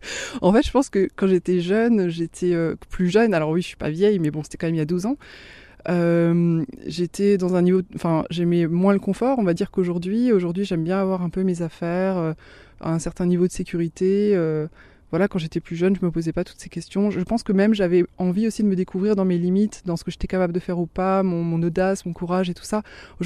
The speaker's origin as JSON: {"language": "French", "region": "Grand Est", "country": "France", "tie": "born or raised there"}